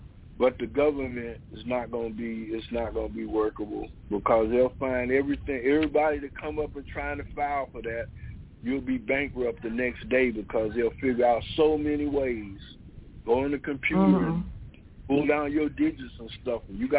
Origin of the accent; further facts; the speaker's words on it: Georgia, United States; that everything was going to come down to Georgia, my home state, you know?